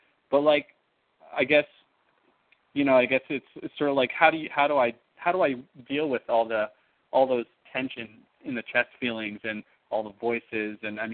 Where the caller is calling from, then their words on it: Hawaii, United States; I'm calling from Hawaii.